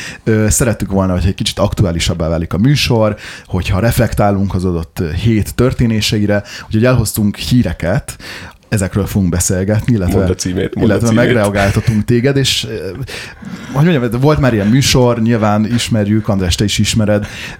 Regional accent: Hungary; Mi is magyarok vagyunk.

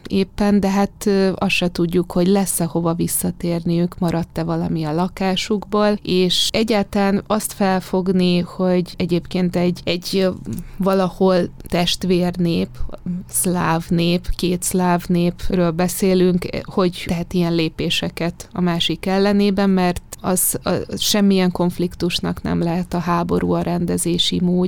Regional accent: Hungary; Valahogy a két ország között ingázva éltem mindig is, de azért több időt töltöttem eleve Magyarországon.

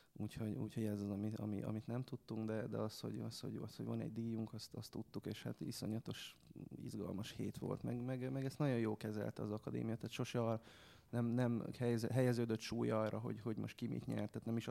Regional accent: Serbia; born there; Hát én Jugoszláviában születtem

